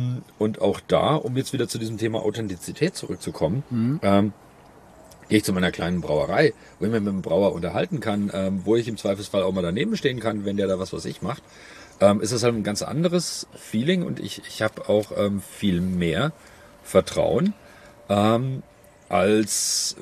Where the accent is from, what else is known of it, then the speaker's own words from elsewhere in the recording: Kronach, Bavaria, Germany; als Oberfranke, wie gesagt, aus Kronbach geboren